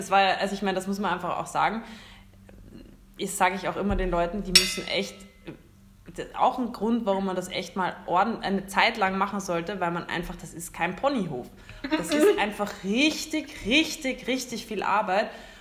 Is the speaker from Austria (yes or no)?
yes; Vienna, Austria; ich meine, ich komme aus Wien